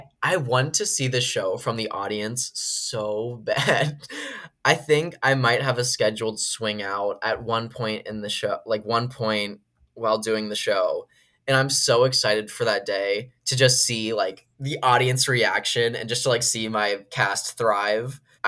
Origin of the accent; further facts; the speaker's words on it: Washington, District of Columbia, United States; I was just recently in Washington, D.C., which is my hometown